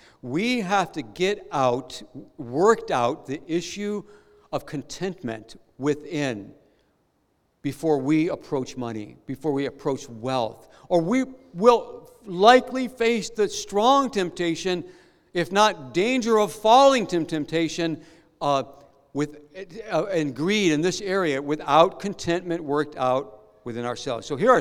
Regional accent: Midwest, United States; I come from a part of the United States that's known for its strong work ethic. You know, I'm from the Midwest part of the U.S., you know, and, you know, these are pull yourself up by your own bootstraps kind of people.

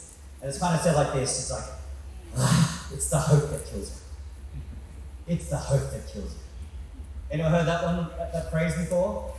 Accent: Australia; now in Shanghai, China; I'm from Australia, so that's what my weird accent's all about.

